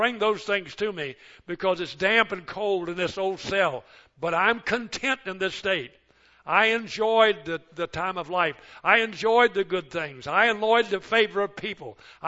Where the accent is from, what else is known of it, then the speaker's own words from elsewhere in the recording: West Virginia, United States; I grew up in West Virginia